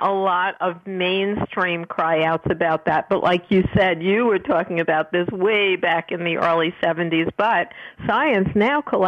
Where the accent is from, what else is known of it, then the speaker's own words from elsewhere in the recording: New York, United States; so that means we're originally from New York, even though now we both live in Florida.